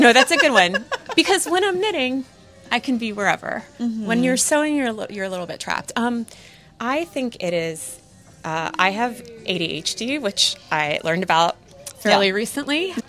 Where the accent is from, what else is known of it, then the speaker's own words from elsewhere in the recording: Brooklyn, New York, United States; I am from Brooklyn.